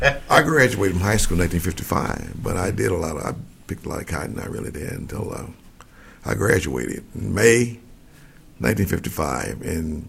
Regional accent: Hayti Heights, Missouri, United States; Actually, I'm from Hayti Heights. It's an all-black town.

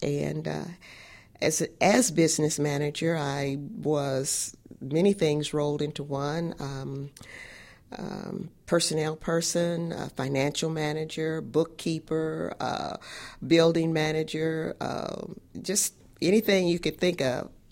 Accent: Kansas City, Missouri, United States; I grew up here in Kansas City, Missouri. As I said, I was born at 2010 Olive, and then we met.

